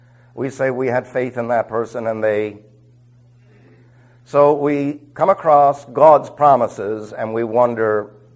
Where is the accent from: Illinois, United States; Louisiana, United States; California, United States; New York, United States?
New York, United States; New York City; Yeah, I was raised in New York City, but remember, when I became a believer, I decided to do some missionary work, and I was on a ranch.